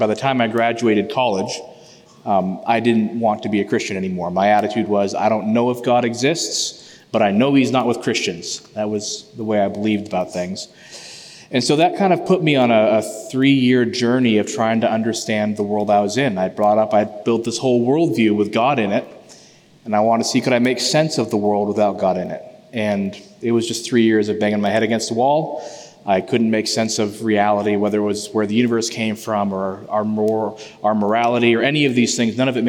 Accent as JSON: {"language": "English", "town": "Fort Kent", "region": "Maine", "country": "United States", "tie": "born or raised there", "said": "I was born in Fort Kent, Maine, right on the border with Canada, basically. Raised in Maine by really loving parents, Christian parents. We were first-generation believers."}